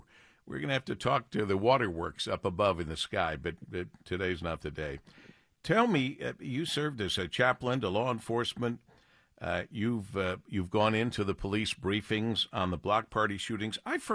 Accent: Monroe, Michigan, United States; we used to have little block parties that kind of spur of the moment when I was growing up in Monroe, Michigan

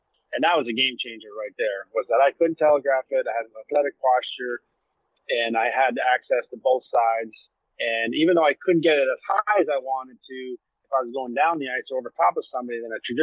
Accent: Ontario, Canada; And he's a Western kid. I was from Ontario.

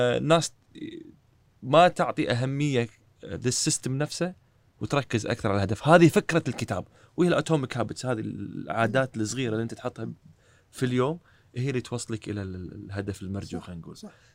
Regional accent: Kuwait; عندنا بالكويت

